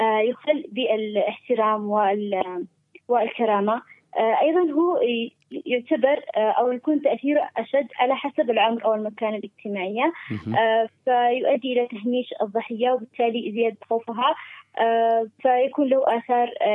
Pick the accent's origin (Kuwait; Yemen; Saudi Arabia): Yemen; بشكل عام إحنا كمجتمع يمني نشوف أنه قضايا التحرش هذه ما نتكلمش عنه،